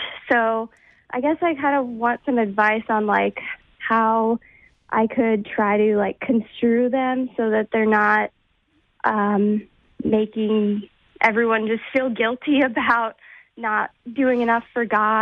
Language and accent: English; St. Louis, Missouri, United States; I'm from St. Louis, Missouri.